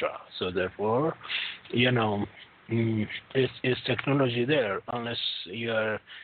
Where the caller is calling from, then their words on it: Toronto, Ontario, Canada; I'm calling from Toronto, Canada.